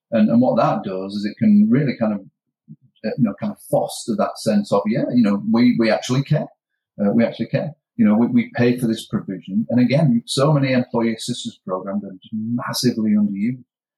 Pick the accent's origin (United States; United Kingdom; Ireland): United Kingdom; Yorkshire and the Humber; I'm a Yorkshireman. I'm tight.